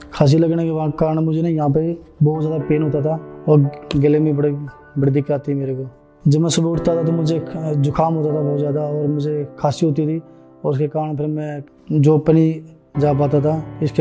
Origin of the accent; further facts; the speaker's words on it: Chandigarh, India; और मैं चंडीगढ़ से हूँ